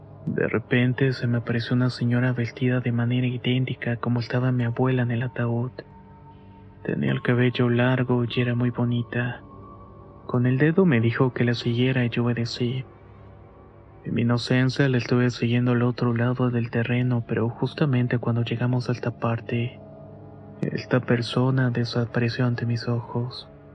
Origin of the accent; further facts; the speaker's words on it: Veracruz, Mexico; Veracruz, en un pueblo con un nombre muy difícil de pronunciar y por eso lo voy a omitir. El caso es que mi pueblo natal tiene la costumbre